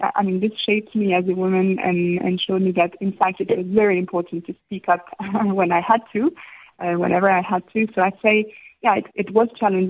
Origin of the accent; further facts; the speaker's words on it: Istanbul, Turkey; Absolutely. Yeah, I spent most of my life there, actually. So, I had a fantastic time growing up in Istanbul. It's a huge city, so it can be intimidating at times.